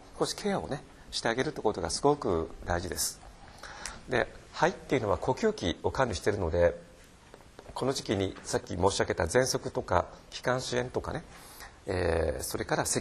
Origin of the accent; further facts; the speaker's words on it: Fukuoka, Japan; 福岡から参りました